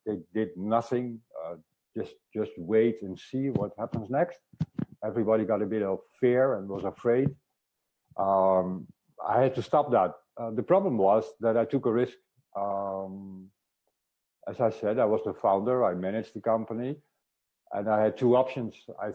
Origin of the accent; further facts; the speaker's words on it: Amsterdam, North Holland, Netherlands; moved away as an adult; now in Nice, France; We're both from Amsterdam. I needed to say that because we are from Amsterdam. So I'm 55 springs old. I'm living in Nice, Côte d'Azur right now. I left the Netherlands because of the climate.